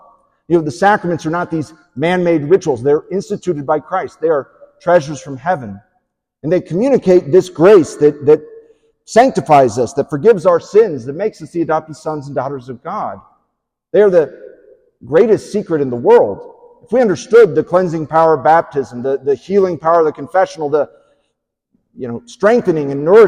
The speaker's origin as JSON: {"language": "English", "country": "United States", "said": "I mean, I'm from Johnson County, right? It's the land of uninspiring modern churches, right?"}